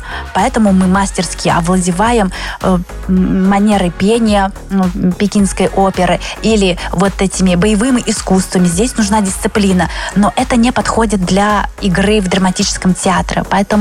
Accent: Russia; first language Chinese; Russian is a second language; Да, я сначала говорила на китайском языке, и это мой первый родной язык. Я когда говорю людям в России, что я выросла здесь, в России, мне говорят, а, так ты наша русская.

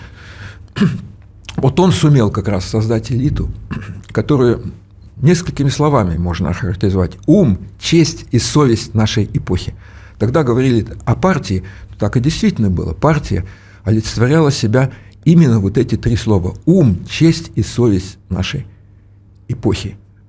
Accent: Ukraine; moved away; Я сам с Украины, ведь в Полтаве жил, работал. И когда уже в Москве я работал в Кремле на ответственных должностях

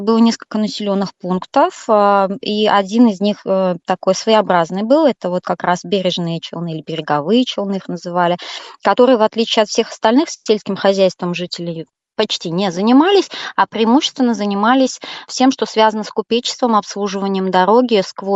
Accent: Naberezhnye Chelny, Tatarstan, Russia; Я Челнинка, коренная.

